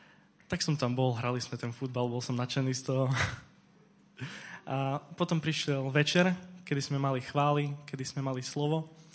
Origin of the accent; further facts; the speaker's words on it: Košice, Košice Region, Slovakia; mám 18 rokov a pochádzam z Košíc.